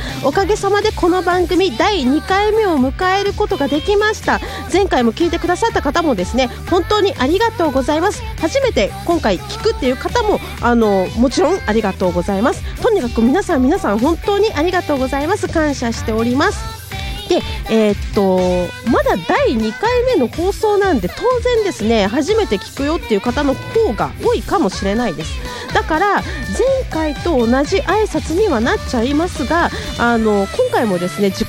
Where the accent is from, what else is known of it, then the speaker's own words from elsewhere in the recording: Suzuka, Mie, Japan; accent: Mie dialect; now in Tokyo, Japan; 三重県鈴鹿市の出身です。鈴鹿サーキットのですね、三重県鈴鹿市です。東京に来てもうすぐ3年になります。三重弁訛りはですね、抜けないんですけども、東京で役者として頑張っています。